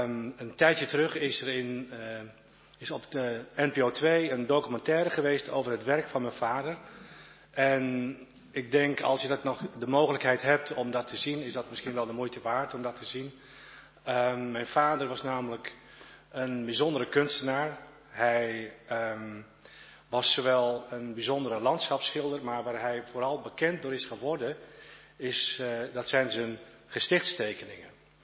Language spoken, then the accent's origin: Dutch; Garijp, Friesland, Netherlands; Ik kom oorspronkelijk uit Friesland. Ik ben geboren in Garijp, een klein dorp in de buurt tussen Drachten en Leeuwarden. Geboren in een familie van schilders en bakkers.